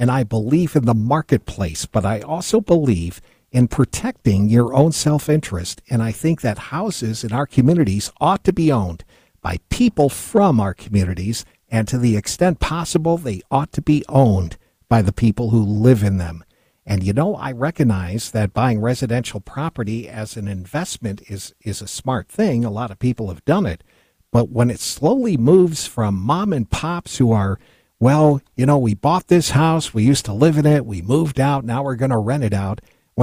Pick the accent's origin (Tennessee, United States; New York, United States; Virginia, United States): New York, United States; now in Kentucky, United States; my Kentucky coworkers kidded me all the time for being a New Yorker.